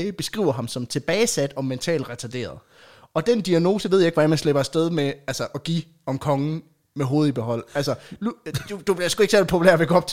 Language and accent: Danish; Jutland, Denmark; Jamen, det er bare, jeg er fra Jylland.